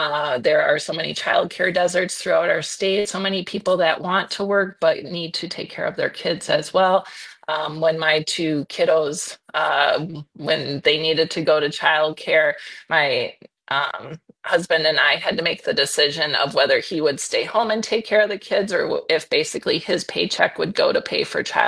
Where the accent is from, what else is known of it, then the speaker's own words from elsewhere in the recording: Green Bay, Wisconsin, United States; born there; I was born in Green Bay, so I am a true Packer fan.